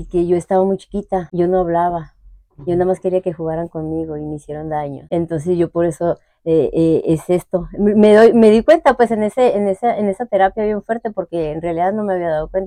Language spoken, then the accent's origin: Spanish; Tijuana, Baja California, Mexico; Soy aquí de Tijuana, todita. Soy tijuanera.